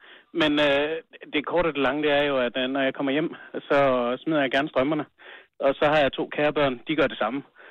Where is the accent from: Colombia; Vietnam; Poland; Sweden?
Colombia; Jeg er faktisk fra Colombia